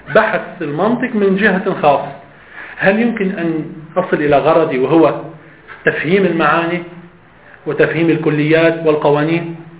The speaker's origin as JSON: {"language": "Arabic", "country": "Lebanon", "said": "لو فرضنا أنه يوجد الآن عندنا كلبنانيين مثلا لفظ خاص يدل على معنى"}